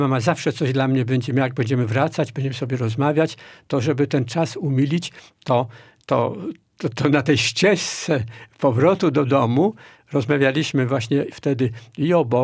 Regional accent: Włocławek, Kuyavian-Pomeranian Voivodeship, Poland; A ja się wychowywałem we Włocławku. Od 8 roku życia do 7 roku życia mieszkałem z rodzicami na wsi.

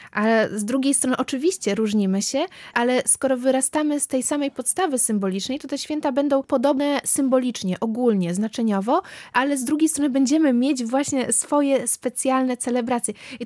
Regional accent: Warmian-Masurian Voivodeship, Poland; U mnie na Warmii bitwa na jajka musi być koniecznie od lat.

